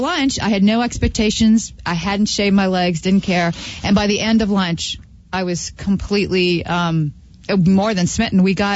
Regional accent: Washington, District of Columbia, United States; I grew up in Washington. I grew up amongst politics. You know, our phones were tapped during Watergate. I hated it. Couldn't wait to get out.

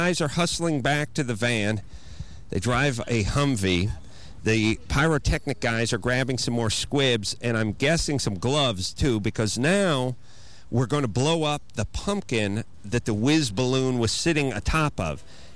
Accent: United States; I'm an American.

